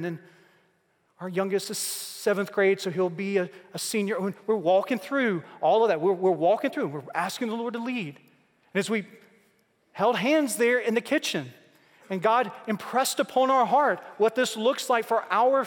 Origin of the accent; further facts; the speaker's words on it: Mississippi, United States; If the Apostle Paul grew up where I grew up in Mississippi, he would write this way.